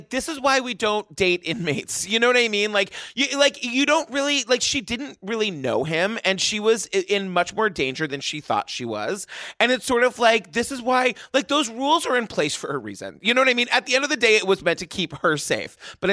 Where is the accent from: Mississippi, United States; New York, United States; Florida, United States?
New York, United States; I mean, as a New Yorker, I can say even if we order food and we know someone is coming, if there's a knock on our apartment door, everyone in our apartment freezes.